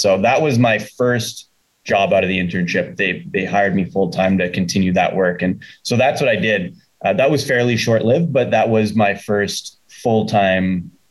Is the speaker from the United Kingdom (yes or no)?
no; Sudbury, Ontario, Canada; Yeah, I played hockey growing up in Sudbury.